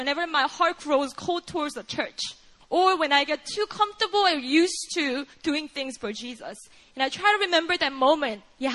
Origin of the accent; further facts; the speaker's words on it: South Korea; English is a second language; moved away as an adult; I'm a native Korean. I grew up in Korea. I never left Korea until age 20, 21. And I never lived outside of Korea. So English was an area of insecurity for me.